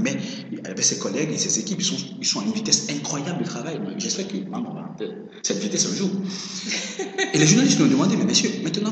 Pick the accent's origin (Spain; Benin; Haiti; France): Benin; mais tiens, moi je suis béninois, tu le sais. Chez nous, au Bénin